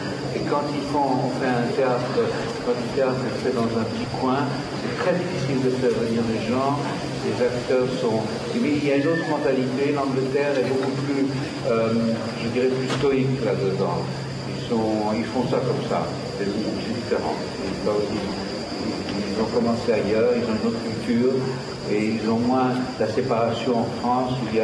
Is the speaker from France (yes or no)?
no; Switzerland; D'abord, je suis suisse.